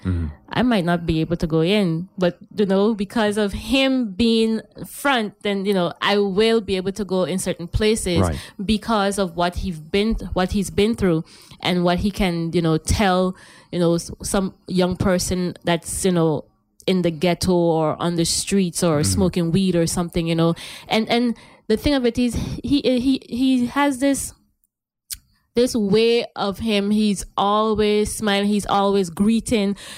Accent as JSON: {"language": "English", "town": "French Quarter", "country": "St. Martin", "said": "I am from Saint Martin and from French Quarter, so I had to give something back to my people."}